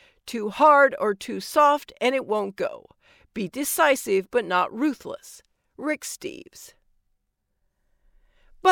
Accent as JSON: {"language": "English", "country": "United States", "said": "As an American, I have never thought much about bathrooms."}